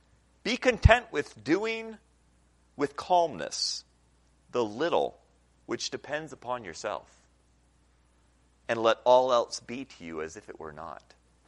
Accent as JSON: {"language": "English", "country": "Senegal", "tie": "born or raised there", "said": "I know growing up in Senegal, you know, seeing kids back in the States getting to play in basketball leagues and what, and not being able"}